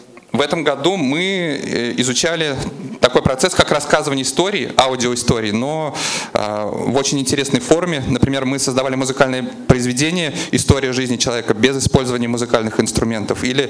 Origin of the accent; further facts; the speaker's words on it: Saint Petersburg, Russia; я из Санкт-Петербурга.